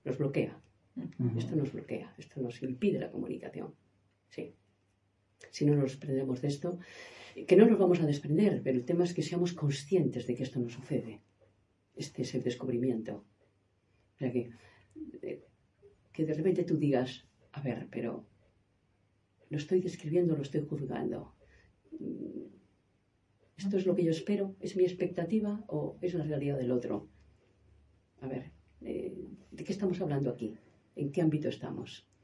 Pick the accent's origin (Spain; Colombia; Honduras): Spain; northern Spain; born there; Y en la tierra de donde yo nací, que es en el norte de España, es muy frecuente cantar en los encuentros familiares y los encuentros de amigos.